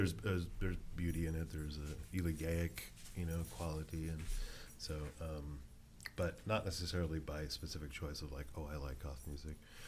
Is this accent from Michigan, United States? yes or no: no; Santa Cruz, California, United States; where I was growing up in Santa Cruz, and started doing shows, you know, right about 15, 16 years old